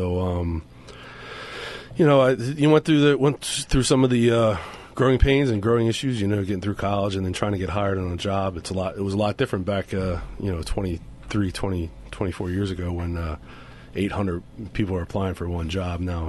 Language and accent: English; Pennsylvania, United States; I grew up in Bucks County. My dad was chief in Bucks County. My dad was an officer in Montgomery County before he became chief in Bucks.